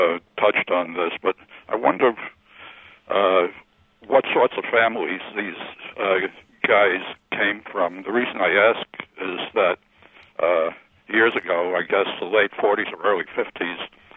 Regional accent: New Jersey, United States; I'm originally from New Jersey

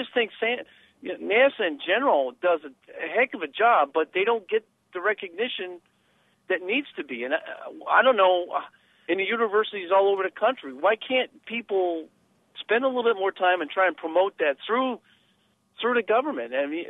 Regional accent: Lancaster, California, United States; I grew up in Lancaster, California. I don't know if you're aware of that, but where that's at. It's out in the desert, the high desert, but it's next to Edwards Air Force Base

